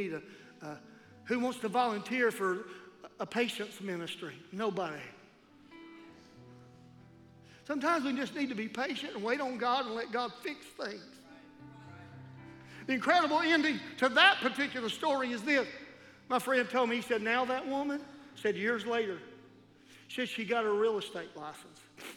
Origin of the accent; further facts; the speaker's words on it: Chattanooga, Tennessee, United States; And I'm not that far up the road. I'm from Chattanooga.